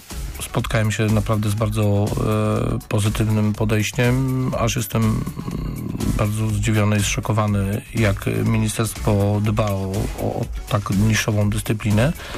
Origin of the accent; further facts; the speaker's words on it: Kuyavian-Pomeranian Voivodeship, Poland; Pochodzę z Pałuk, silne ośrodki Gąsawa, Rogowo